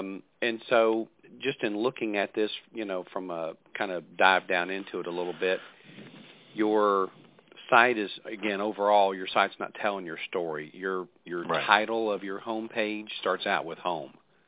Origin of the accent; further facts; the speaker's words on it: Texas, United States; Yeah, I'm a Texan, okay.